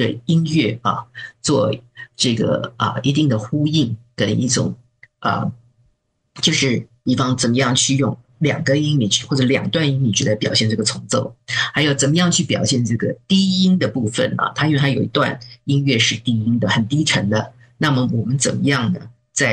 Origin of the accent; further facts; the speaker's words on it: China; 特别是我们中国人有一句话叫做“看山是山，看山不是山，看山又是山”，